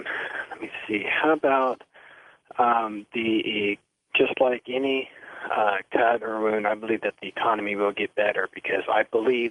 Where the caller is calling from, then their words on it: Oroville, California, United States; I'm calling from Oroville, California.